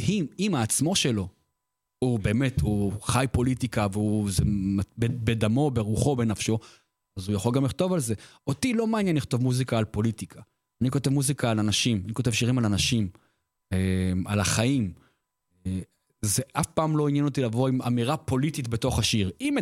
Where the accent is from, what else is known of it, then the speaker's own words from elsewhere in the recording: Yavne, Central District, Israel; אני גדלתי בשכונה של אנשי צבא, ביבנה.